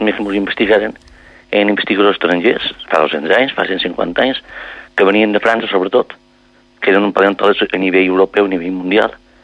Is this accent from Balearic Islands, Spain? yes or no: yes; Sant Eugeni, Balearic Islands, Spain; jo soc de Sant Eugeni. Sant Eugeni és un poble que està damunt un jaciment fòssil.